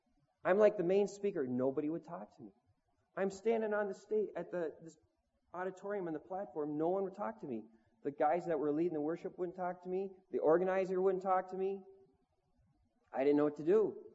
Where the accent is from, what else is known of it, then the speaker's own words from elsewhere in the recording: Minnesota, United States; now in Amsterdam, Netherlands; And, you know, that's not what I was used to because I grew up in Minnesota, you know, where lots of lakes and trees and forests.